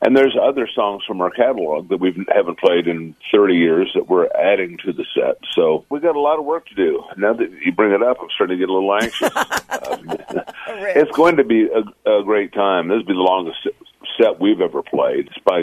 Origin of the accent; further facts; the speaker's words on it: Kansas, United States; And it just reminded me of somebody I grew up with in Kansas, you know, hanging around the music store, just another guy.